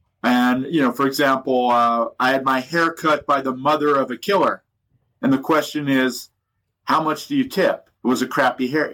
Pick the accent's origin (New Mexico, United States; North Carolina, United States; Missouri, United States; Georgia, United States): New Mexico, United States; even though I'm from New Mexico, I sort of, you know, I'd gone to Cornell and thought I was a big deal.